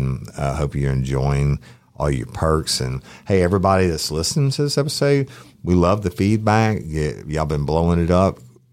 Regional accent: Louisiana, United States; I'm a foodie. Jim's a foodie. We're from South Louisiana people.

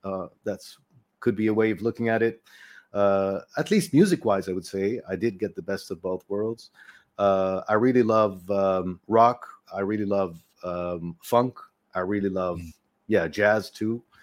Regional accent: Netherlands; I'm Palestinian, born and raised in the Netherlands, and that's why I have, you know, I'm very much in touch with Western culture, even though I'm also very, very much in touch with Palestinian culture.

